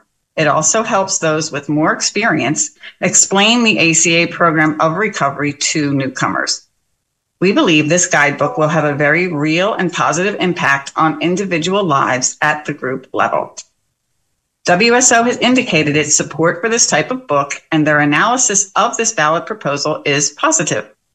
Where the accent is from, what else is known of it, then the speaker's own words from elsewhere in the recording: Pennsylvania, United States; I'm from Pennsylvania.